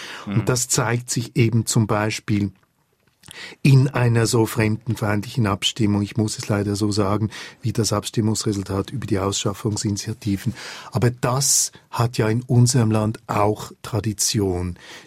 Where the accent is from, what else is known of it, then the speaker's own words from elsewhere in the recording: Switzerland; accent: Swiss German; weil ich spreche Schweizerdeutsch, weil ich das gern habe.